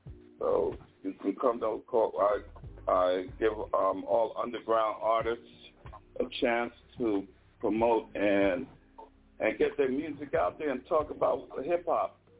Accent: Brooklyn, New York, United States; I come from Brooklyn, New York, the mecca of hip-hop when hip-hop started.

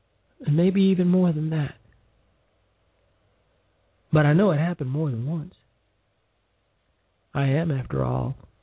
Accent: Chicago, Illinois, United States; And he's from my hometown of Chicago.

